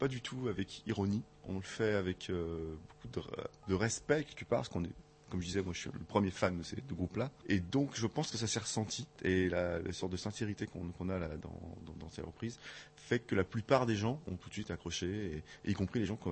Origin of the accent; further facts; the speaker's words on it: France; parce qu'on est Français.